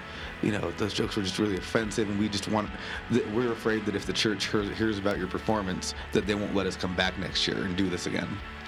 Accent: California, United States; Like, I had LDS friends growing up in California. Like, I've lived in actually a predominantly Mormon neighborhood. But it's so different here.

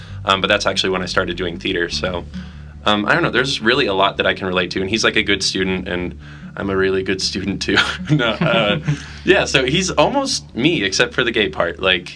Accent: Utah, United States; and I grew up in Utah having a lot of LDS friends and kind of like having the same conversations that we have in the play

